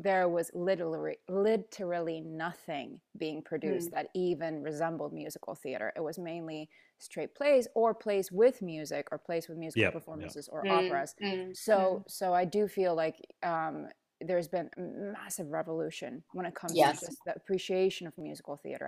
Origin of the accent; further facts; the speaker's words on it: Helsinki, Uusimaa, Finland; English is a second language; also born or lived in Sweden / Netherlands; now in Tuxedo, United States; I live in New York in Tuxedo, and I'm originally from Helsinki, Finland, although Mikael knows that we've traveled around quite a bit and also spent some time in Sweden and the Netherlands.